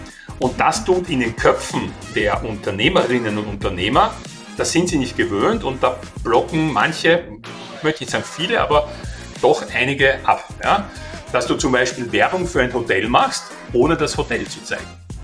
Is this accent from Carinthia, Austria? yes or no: no; Burgenland, Austria; accent: Austrian; Wie am Dialekt unschwer erratet, komme ich aus Österreich. Ich bin im Osten Österreichs geboren, aufgewachsen in der Nähe vom Neusiedler See. Daher konnte ich auch surfen, bevor ich Radfahren konnte, wie ich klein war. Habe dann eine Zeit in Wien gelebt